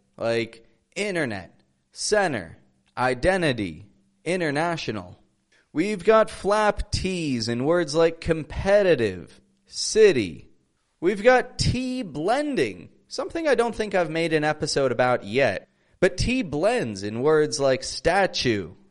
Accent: Toronto, Ontario, Canada; I'm from Toronto, Canada.

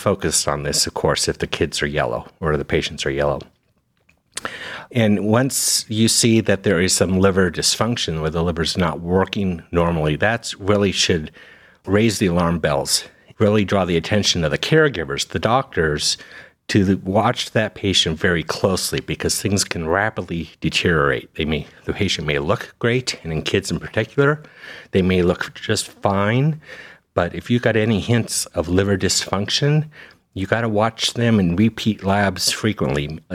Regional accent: Las Vegas, Nevada, United States; So I was born and raised in Las Vegas, so Western boy.

